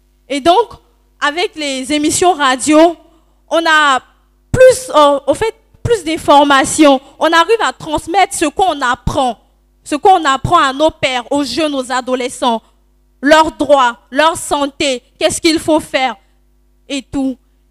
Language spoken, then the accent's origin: French; San-Pédro, Côte d’Ivoire; vu que je viens de San Pedro